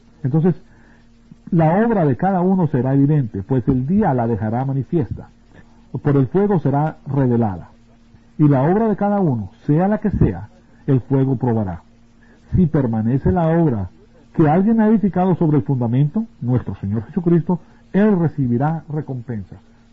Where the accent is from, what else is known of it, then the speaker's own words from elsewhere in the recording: Venezuela; also born or lived in Bolivia; ustedes saben que yo me crié en Venezuela y tuve un año en Bolivia.